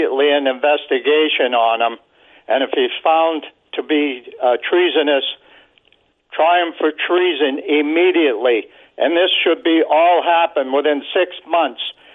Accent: Maine, United States; I come from Maine, and we can see a person who commits treason

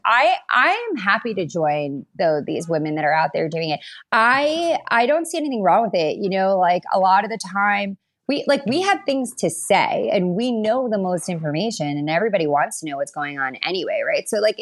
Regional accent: New York, United States; Like, I'm from Long Island. I grew up with like a bunch of my girlfriends.

